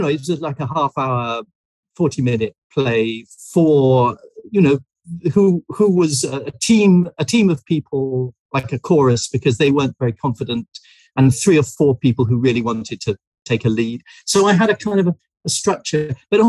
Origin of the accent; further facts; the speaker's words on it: United Kingdom; being a British person in America, was a really particular experience during those things, because there was a lot of nationalism and flag waving and so on that I felt I couldn't quite identify with because I was a foreigner.